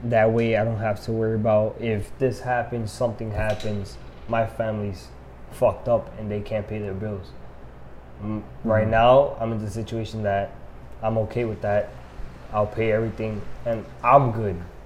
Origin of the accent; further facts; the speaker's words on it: New York, United States; also born or lived in New Jersey; All right, well, I'm from up north. I'm from New York and New Jersey, both of them.